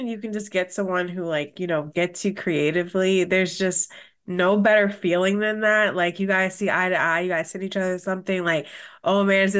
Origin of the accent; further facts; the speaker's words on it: New Jersey, United States; I think, well, like, as you know, I'm from New Jersey, and there's a bunch of people from New Jersey here